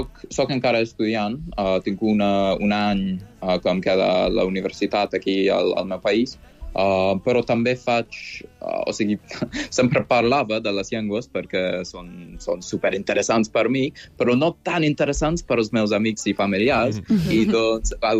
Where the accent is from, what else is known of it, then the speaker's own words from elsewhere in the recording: England, United Kingdom; Catalan is a second language; Soc del Regne Unit, però no és culpa meva. D'Anglaterra, molt a prop de la frontera amb Gal·les.